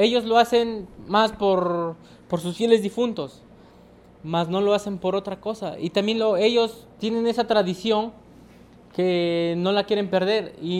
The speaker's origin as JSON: {"language": "Spanish", "town": "Xoquitlán", "country": "Mexico", "said": "yo sé hablar el náhuatl. Y yo estoy orgulloso de que lo sé hablar. Y fíjense, yo soy de Xoquitlán"}